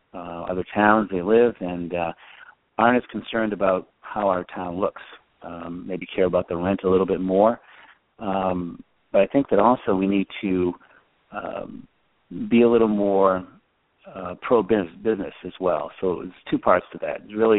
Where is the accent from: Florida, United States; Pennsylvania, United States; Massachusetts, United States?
Massachusetts, United States; Northborough; Actually, I grew up in Northborough, Massachusetts, about 40 miles away. And I went to public high school there, Algonquin Regional High School.